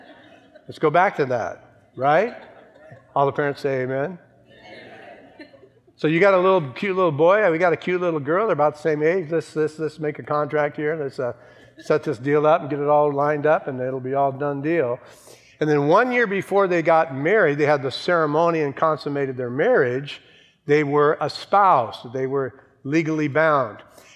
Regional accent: San Bernardino, California, United States; But where are you from? San Bernardino.

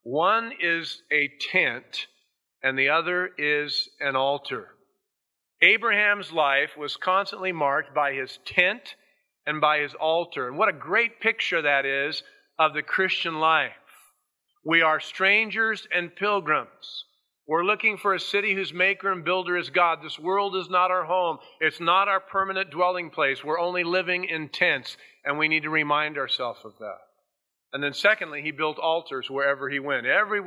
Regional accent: United States; they look at me weird because I'm an American and I dress funny.

